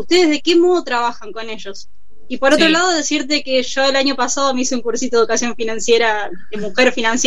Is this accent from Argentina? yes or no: yes; La Cesira, Córdoba, Argentina; yo soy de La Cecira, Córdoba, un pueblito de 1.500 habitantes